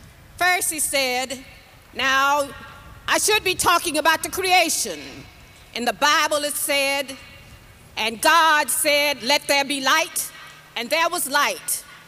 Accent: Miami, Florida, United States; born there; I'm very proud that I was born in Miami.

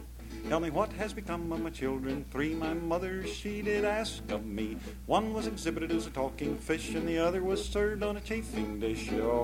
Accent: West Virginia, United States; also born or lived in Illinois / Michigan / Missouri / Pennsylvania; now in Georgia, United States; some 32 years ago when I was growing up in West By God, Virginia. And I have so far lived in Illinois, Michigan, Missouri, Pennsylvania, West Virginia, Texas, Florida, and now Georgia, and I'm getting ready to move to North Carolina.

